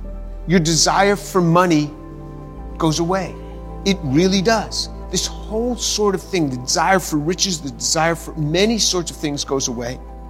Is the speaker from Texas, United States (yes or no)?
no; New York, United States; I've grown up. I was born in New York. I spent my whole life in the United States. And I love this country.